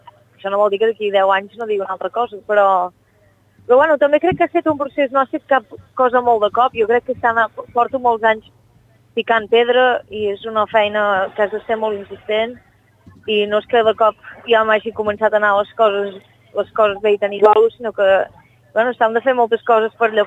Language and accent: Catalan; Vic, Catalonia, Spain; accent: Plana de Vic; now in Barcelona, Spain; jo soc mig irlandès, el que passa és que jo vaig néixer a Vic, jo he viscut a Vic tota la meva vida, heus aquí el meu accent exagerat de la plana de Vic, i ara estic vivint a Barcelona